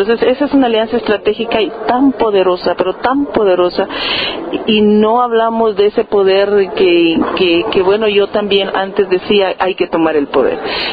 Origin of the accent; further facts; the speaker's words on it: Guatemala; de Guatemala.